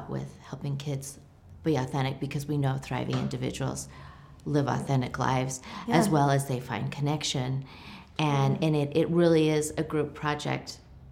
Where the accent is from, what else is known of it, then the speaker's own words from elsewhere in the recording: Provo, Utah, United States; I grew up here.